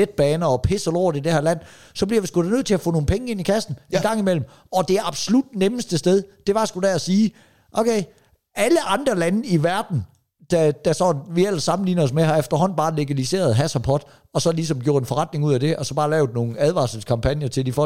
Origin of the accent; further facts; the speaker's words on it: Give, Region of Southern Denmark, Denmark; Og det er jeg jo ikke vant til, hvor jeg kommer fra. Folk går sgu ikke at smide affald på gaden i Give. De er stolte over deres hjemby.